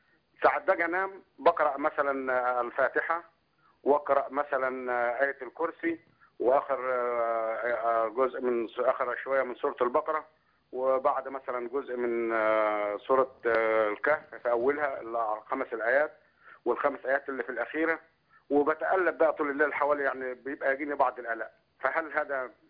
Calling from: Saudi Arabia; احنا انا بكلمك من السعودية.

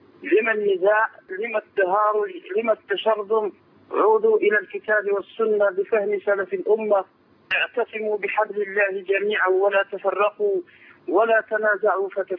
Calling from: Algeria; أود من الجزائر أن أبعث بنصيحة

